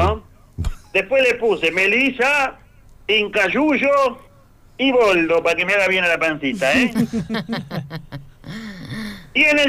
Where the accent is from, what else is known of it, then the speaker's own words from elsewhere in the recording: Chaco, Argentina; yo soy chaqueño.